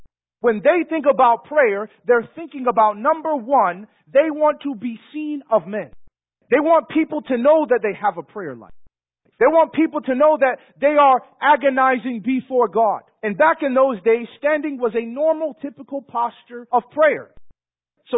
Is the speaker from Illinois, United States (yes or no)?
yes; Chicago, Illinois, United States; But where I grew up in Chicago, if you pretend to be hard, that was a way of survival.